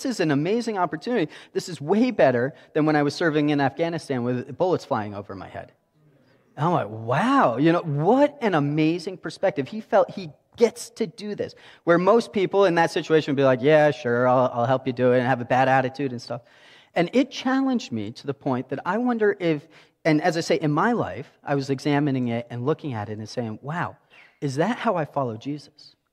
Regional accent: Canada; I'm Canadian.

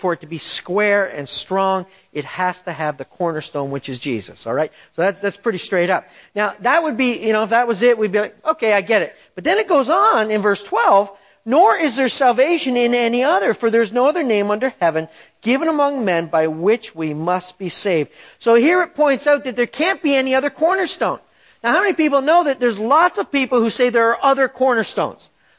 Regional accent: Canada; Z because I'm Canadian, all right?

